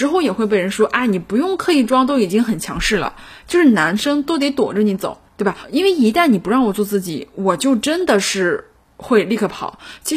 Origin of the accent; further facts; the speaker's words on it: China; 但是却能够被我们中国人迅速彻底的接纳